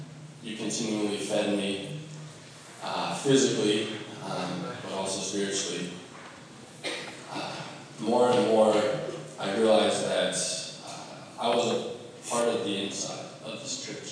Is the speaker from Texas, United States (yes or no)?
no; Iowa, United States; But when I came to this place, I came from Iowa. Iowa is a very different state than Washington.